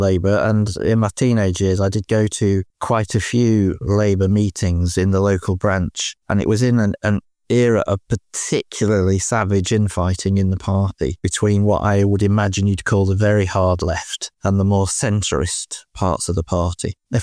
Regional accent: Stockport, North West England, United Kingdom; I'm born in Stockport, a satellite town, I suppose you could call it, of Manchester, way back in 1960. Born in a council house, very loving parents.

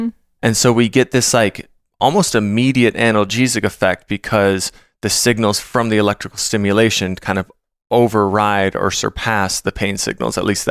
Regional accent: Minnesota, United States; especially if you live somewhere like I grew up in Minnesota.

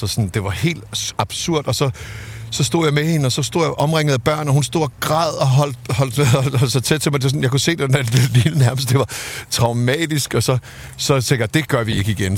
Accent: Zealand, Denmark; Jeg voksede op på Lolland, der var sgu ikke nogen, der havde et videokamera.

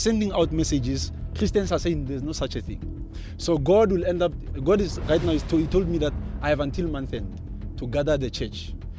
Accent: Brits, North West, South Africa; Yes, I'm from Letabile, Brit. That's where I grew up.

